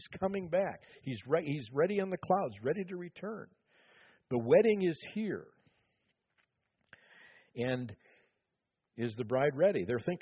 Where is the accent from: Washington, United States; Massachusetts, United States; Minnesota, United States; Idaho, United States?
Minnesota, United States; I grew up in the Twin Cities, and I traveled on that bridge many times.